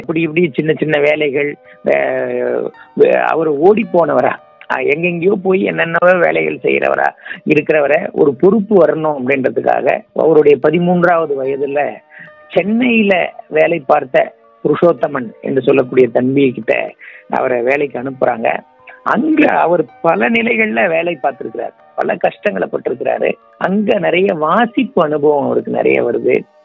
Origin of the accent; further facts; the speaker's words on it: Gingee, Tamil Nadu, India; செஞ்சி என்னுடைய சொந்த ஊர்.